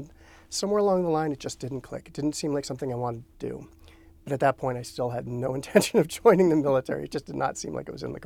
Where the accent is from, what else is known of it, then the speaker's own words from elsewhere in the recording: Natick, Massachusetts, United States; Growing up in Natick, I think it was a foundation of who I became.